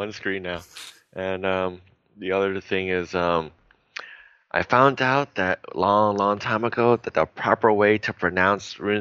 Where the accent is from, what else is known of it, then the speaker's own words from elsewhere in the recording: United States; I'm American. We don't see that stuff.